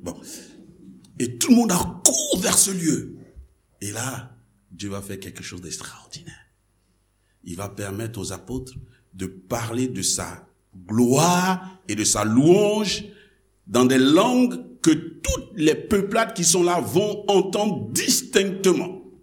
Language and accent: French; Côte d’Ivoire; en Yacouba de chez moi en Côte d'Ivoire